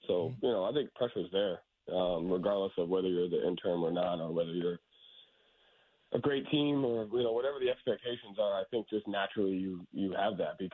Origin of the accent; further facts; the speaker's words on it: Boston, Massachusetts, United States; and to coach, you know, the Celtics with the tradition and that they have and, you know, it being my hometown team